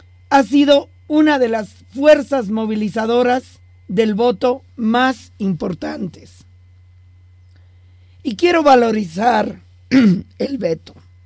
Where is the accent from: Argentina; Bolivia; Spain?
Bolivia; Pero lo digo como boliviana.